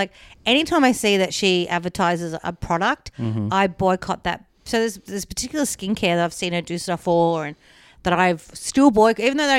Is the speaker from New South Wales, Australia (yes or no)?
no; Werribee, Victoria, Australia; also born or lived in New York, United States; I grew up in Werribee, lived in New York.